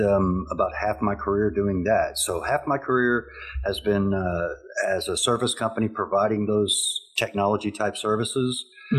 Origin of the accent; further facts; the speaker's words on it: Texas, United States; I'm from Texas, been here all my life, born and raised.